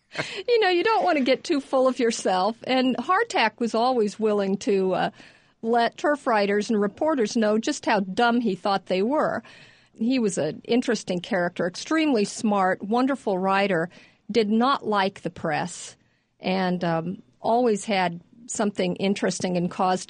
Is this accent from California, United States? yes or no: yes; California, United States; I'm from California, born and raised.